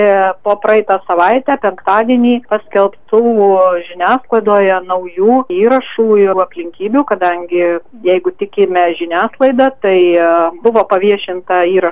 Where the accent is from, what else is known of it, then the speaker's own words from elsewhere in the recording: Alytus, Alytus County, Lithuania; aš kaip alytiškė